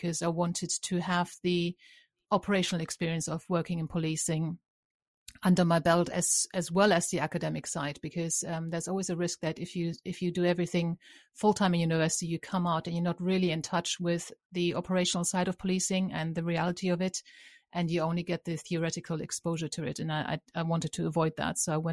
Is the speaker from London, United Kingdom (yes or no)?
yes; London, United Kingdom; I felt as a Londoner, because I, you know, and obviously in London, unless you're really well off, you live in very bad areas, and I lived in very bad areas along with everyone else, but I felt very at home and I felt very safe there.